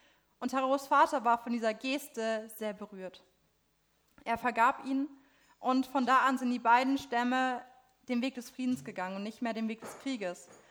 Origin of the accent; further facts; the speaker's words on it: Rosbach, North Rhine-Westphalia, Germany; Ich komme aus Rosbach, die Sieg ist mein Fluss.